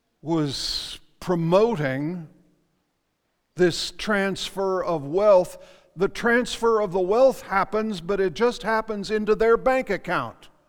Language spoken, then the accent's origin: English; United States; I'm an American. I want all that I can get too.